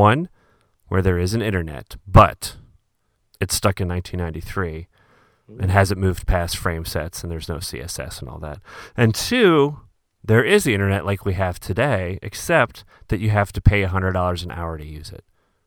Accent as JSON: {"language": "English", "town": "Philadelphia", "region": "Pennsylvania", "country": "United States", "tie": "born or raised there", "said": "I grew up in Philly, so I am."}